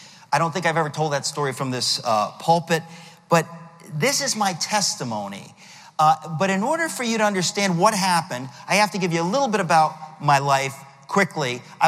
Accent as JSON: {"language": "English", "town": "Queens", "region": "New York", "country": "United States", "tie": "born there", "said": "One was my Greek background. I've joked around many, many times. I was born in Queens. If you're raised by a Greek and a German, it means you will be raised Greek."}